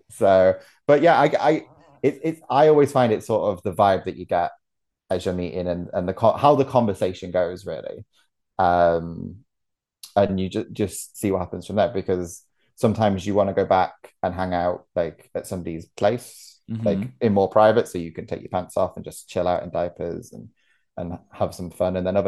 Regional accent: United Kingdom

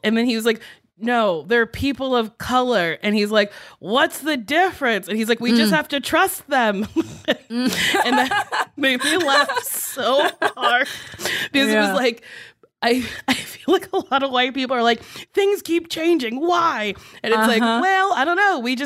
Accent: East Coast, United States; I grew up on the East Coast, and I always thought Dominicans were black.

